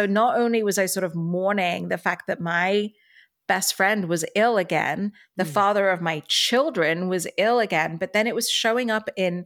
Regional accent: Dubai, United Arab Emirates; I grew up in Dubai, which is just across the water from Iran.

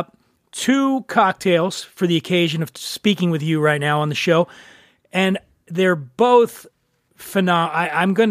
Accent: East Coast, United States; I'm from the East Coast.

